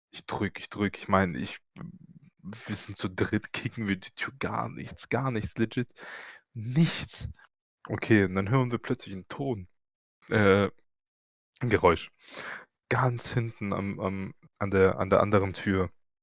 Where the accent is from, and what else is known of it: Greece; born or raised there